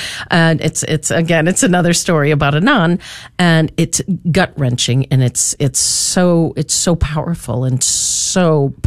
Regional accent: New Hampshire, United States; I'm a kid from New Hampshire, blue collar upbringing, had no idea what opera was.

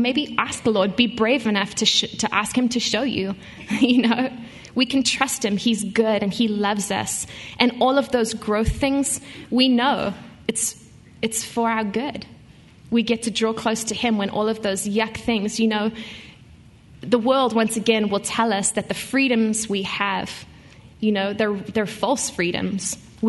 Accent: South Africa; now in Nashville, United States; I grew up in South Africa, and so the California-type weather is totally what I grew up with.

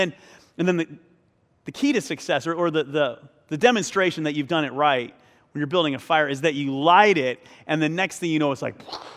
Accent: Phoenix, Arizona, United States; also born or lived in Chicago; when I was in college, I was from Phoenix, Arizona, went to school in Chicago

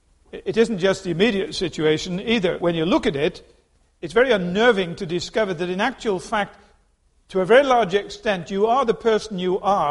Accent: England, United Kingdom; Unfortunately, I was brought up in England, so I was stuffed with unhealthy fish and chips.

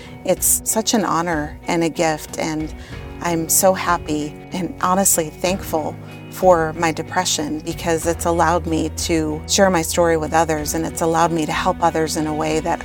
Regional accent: Buffalo, New York, United States; I grew up in Buffalo, New York.

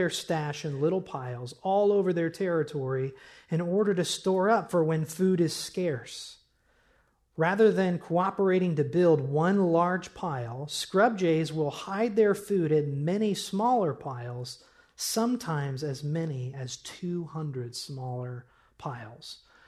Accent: Midwest, United States; I'm from the Midwest. We have blue jays out there

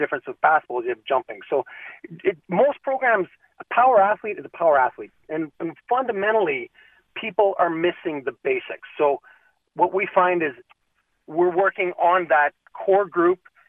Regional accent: Edmonton, Alberta, Canada; Ironically, when I moved back, I grew up in Edmonton, and when I came back to Edmonton

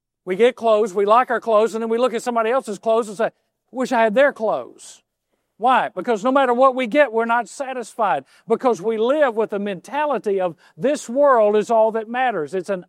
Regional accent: Mississippi, United States; I know we're from Mississippi, but that doesn't mean we have to be dumb.

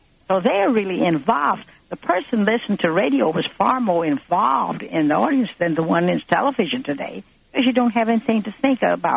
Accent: Louisiana, United States; now in New York, United States; Oh, I came up from Louisiana. In fact, I hope to go down there next week to pay a little visit.

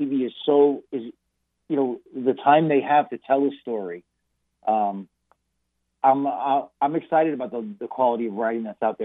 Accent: Vermont, United States; also born or lived in Long Island, United States; I'm a Mets Red Sox fan, which is because I grew up in Vermont and Long Island, New York.

